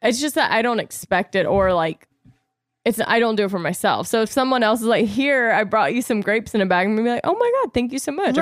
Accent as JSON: {"language": "English", "region": "the South", "country": "United States", "accent": "Southern", "said": "And of course, my accent was probably so Southern at the time."}